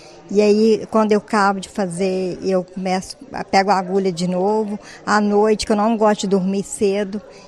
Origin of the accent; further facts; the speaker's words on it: Bom Jardim, Brazil; born there; Eu nasci em Bom Jardim. Antes de Bom Jardim. Uhum. Vila Itaboca. E só que a gente mudou pra cá, sabe? E depois a gente veio pra cá, eu criei meus filhos.